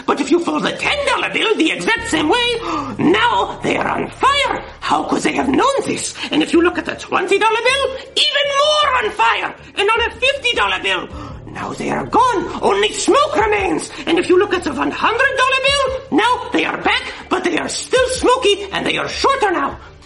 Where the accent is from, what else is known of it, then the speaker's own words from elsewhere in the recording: Florida, United States; No, I'm from Florida.